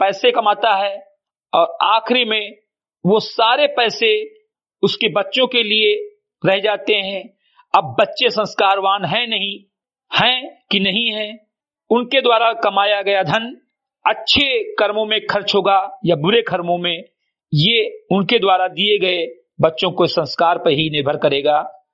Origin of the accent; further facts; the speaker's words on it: Garhai, Uttar Pradesh, India; ग्राम सभा समिति गढ़ई विकासखंड मेनपुरा जनपद बहराइच का मूल निवासी हूं